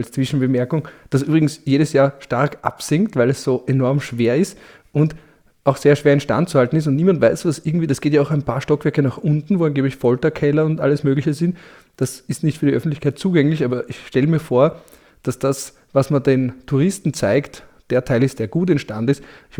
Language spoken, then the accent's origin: German; Vienna, Austria; Für mich als Wiener sieht es hier nicht sehr urban aus.